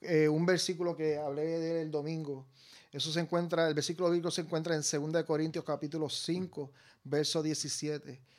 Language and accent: Spanish; Puerto Rico; nosotros somos pues naturales de Puerto Rico. Puerto Rico.